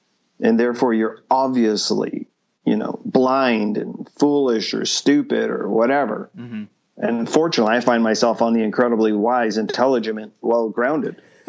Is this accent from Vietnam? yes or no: no; Canada; my company moved me here and I'm working here for a few years. But I'm here. I'm a Canadian citizen.